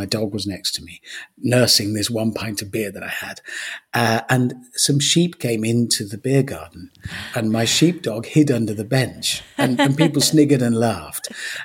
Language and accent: English; Birmingham, West Midlands, United Kingdom; when I was a kid growing up in Birmingham